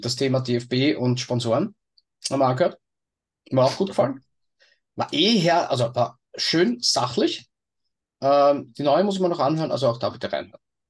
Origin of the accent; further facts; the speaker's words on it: Gerersdorf, Lower Austria, Austria; Bei uns in Gerersdorf sagt man leise Ciao.